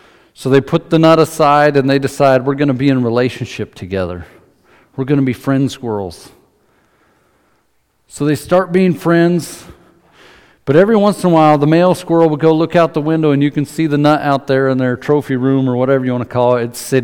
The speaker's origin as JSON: {"language": "English", "town": "Stites", "region": "Idaho", "country": "United States", "tie": "born or raised there", "said": "I grew up over in Stites for a few years, and in front of our house we had this huge tree."}